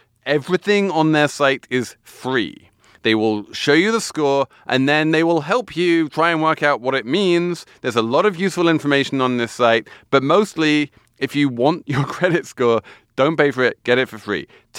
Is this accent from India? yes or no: no; England, United Kingdom; being English, I can remember, well, not remember, but it's kind of remember, it's sort of in the institutional history of while I was growing up